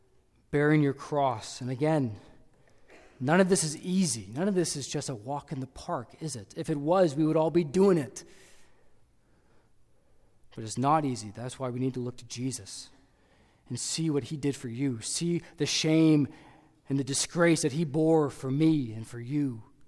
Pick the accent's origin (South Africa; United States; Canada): Canada; I know as a Canadian